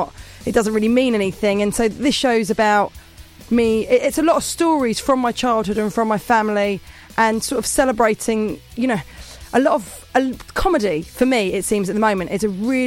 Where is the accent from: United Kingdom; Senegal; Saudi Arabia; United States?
United Kingdom; Portsmouth, South East England; now in London, United Kingdom; So I've been in London for about 10 years. I'm from Portsmouth originally.